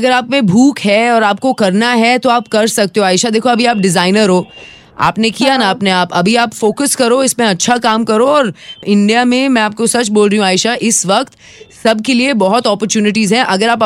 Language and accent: Hindi; India; मैं इंडियन हूँ, यही इसी बात पे खत्म करते हैं